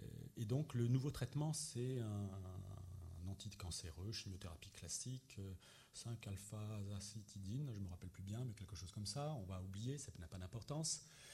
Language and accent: French; France; mais finalement très peu et très mal chez nous en France.